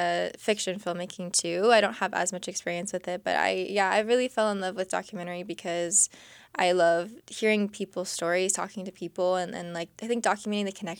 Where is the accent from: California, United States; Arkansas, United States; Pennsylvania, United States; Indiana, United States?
California, United States; Santa Clarita; I grew up in Santa Clarita, California. Like just north of LA.